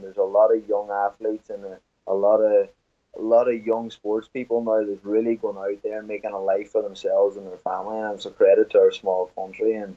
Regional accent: Ireland; growing up in Ireland, you know, there's such a kind of a culture in our country

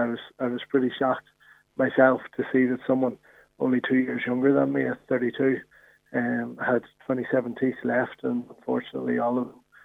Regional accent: Belfast, Northern Ireland, United Kingdom; now in Navan, Ireland; I'm from Belfast originally

